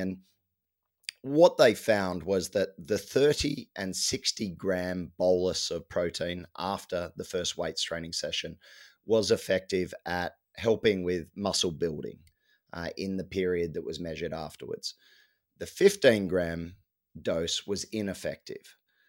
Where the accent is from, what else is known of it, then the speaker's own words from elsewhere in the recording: Australia; I think as an Australian celebrating Christmas, it would have to be a pavlova.